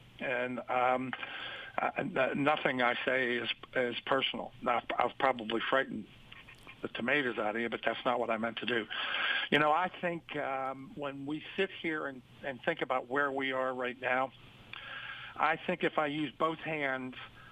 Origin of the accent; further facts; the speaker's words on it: Pittsburgh, Pennsylvania, United States; I grew up politically in Pittsburgh, Pennsylvania, in a family that was Irish, Catholic, and overwhelmingly and ridiculously Democratic.